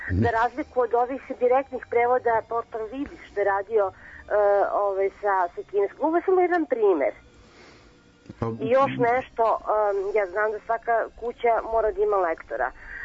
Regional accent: Belgrade, Serbia; iz Beograda sam.

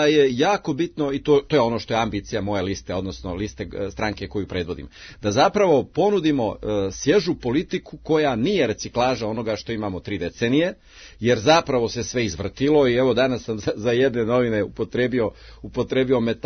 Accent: Novi Pazar, Šumadija and Western Serbia, Serbia; dolazimo sa periferije iz Novog Pazara

